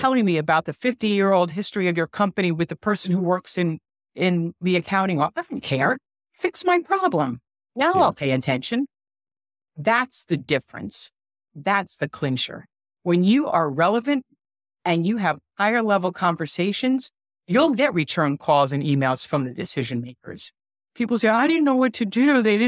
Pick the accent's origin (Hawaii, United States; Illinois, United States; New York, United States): New York, United States; Brooklyn; I always say I'm from Brooklyn.